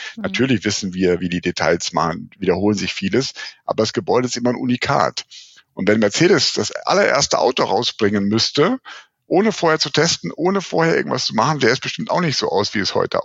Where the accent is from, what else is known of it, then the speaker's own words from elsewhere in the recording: Rhineland, Germany; so kam ich eben wieder zurück in meine alte Heimat hier ins Rheinland, wo ich jetzt in Köln beschäftigt bin, seit 2010